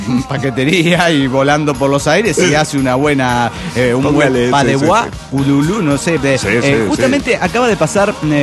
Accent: León, Guanajuato, Mexico

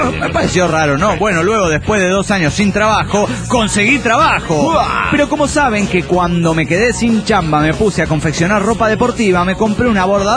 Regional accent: Argentina; de Argentina.

